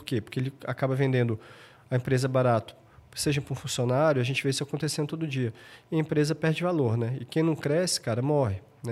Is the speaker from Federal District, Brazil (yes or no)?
yes; Brasília, Federal District, Brazil; eu sou de Brasília, Brasília é uma cidade super interessante, a gente tem muita oportunidade de negócio, mas ali então é uma cidade que a gente é regido pelo funcionalismo público.